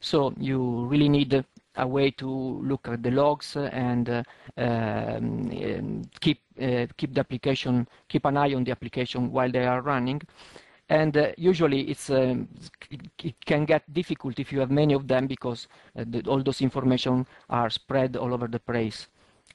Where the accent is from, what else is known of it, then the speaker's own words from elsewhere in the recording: Italy; moved away as an adult; now in Switzerland; actually I'm from Italy, but right now I'm speaking from Switzerland where I just moved last year to do consulting.